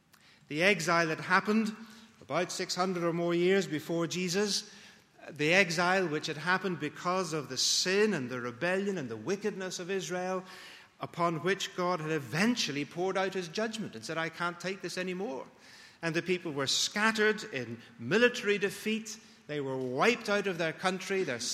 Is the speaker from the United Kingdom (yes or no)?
yes; Belfast, Northern Ireland, United Kingdom; born there; I don't assume that they know that I was born in Belfast, though I was.